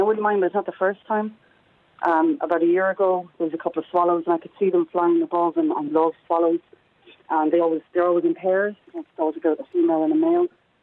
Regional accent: Munster, Ireland; now in Dublin, Ireland; I'm living in Dublin a long time. I'm from Clare.

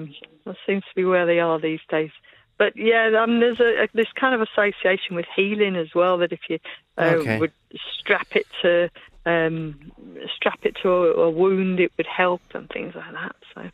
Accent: Sligo, Connacht, Ireland; also born or lived in London; Well, I'm kind of from Sligo via London, basically. I was sort of brought up between the two.

